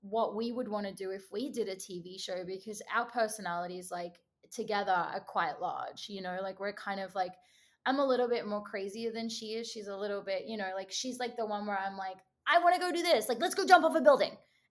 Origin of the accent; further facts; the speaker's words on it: Australia; now in Los Angeles, United States; I'm Australian. I started music probably like 10 years ago, and I moved to LA probably 6 years ago.